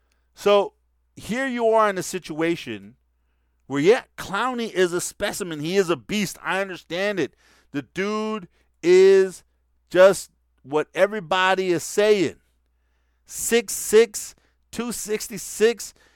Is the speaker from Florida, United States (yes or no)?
no; Texas, United States; Heck, I'm from Texas. I miss home, too.